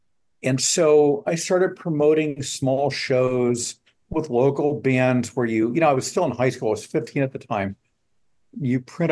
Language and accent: English; Columbus, Ohio, United States; I attended a rock concert in my hometown, Columbus, Ohio.